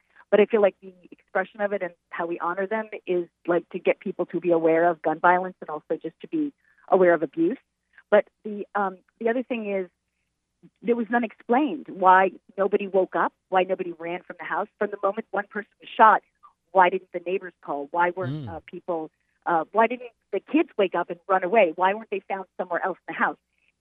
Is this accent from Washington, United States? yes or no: no; Long Island, New York, United States; I think what gives me an advantage was growing up in Long Island and understanding the people and understanding and being surrounded by people from Long Island.